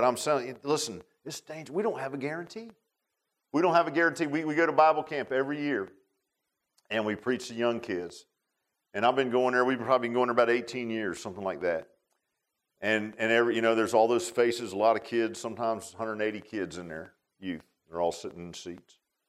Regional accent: Virginia Beach, Virginia, United States; That Virginia Beach shooting, I grew up in Virginia Beach, is near and dear to my heart.

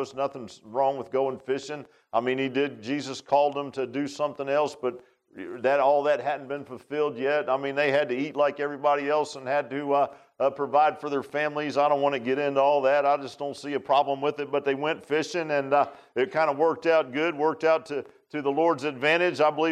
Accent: Virginia Beach, Virginia, United States; I grew up in Virginia Beach, and lived near the bay, on the bay side of things, and not that far from the ocean side

